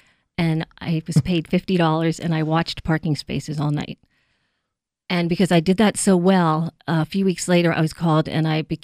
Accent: New York City, New York, United States; I thought they were flowers because I was from New York City, and what did I know?

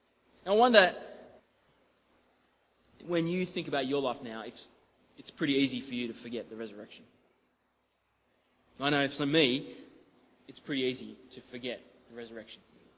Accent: Australia; I'm Australian

